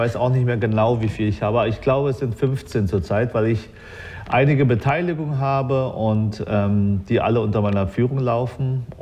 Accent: Berlin, Germany; Ja, ich bin zurückgekommen, weil ich hier aufgewachsen bin. Also wir sind von Spandau damals nach Wilmersdorf, Charlottenburg gezogen, am Oliverplatz.

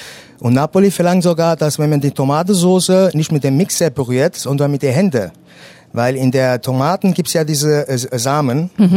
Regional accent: Germany; Also ich bin aus Deutschland, wurde ich eingeladen, um hier mitzumachen.

